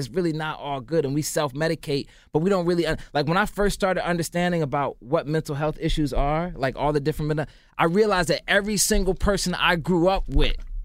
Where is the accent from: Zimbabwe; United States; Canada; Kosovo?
Zimbabwe; born there; I was born in Zimbabwe.